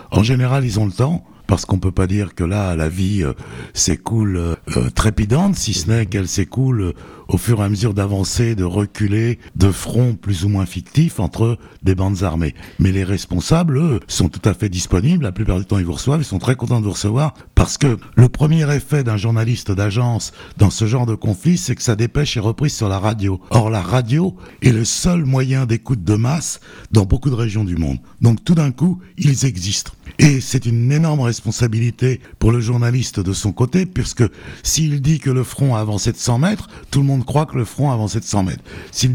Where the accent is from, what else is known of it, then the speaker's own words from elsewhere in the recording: France; parce que en tant que Français